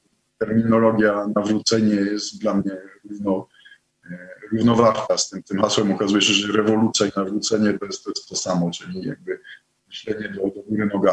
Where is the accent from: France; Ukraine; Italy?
France; Montrésor, Centre-Val de Loire; Polish is a second language; Jestem urodzony, wychowany w małym miasteczku we Francji, Montrezor, jak wspomnieliśmy już wcześniej. Cała moja rodzina, szczególnie generacja moich dziadków, była bardzo mocno wierząca, praktykująca. Chrześcijanie, katolicy, ja też jestem